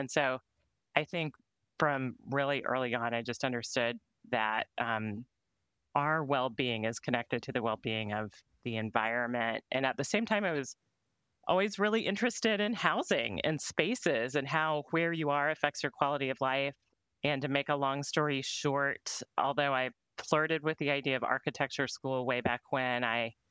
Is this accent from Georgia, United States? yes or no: yes; Georgia, United States; I grew up in South Georgia in a rural area, and my father's family is from West Texas and were farmers and ranchers.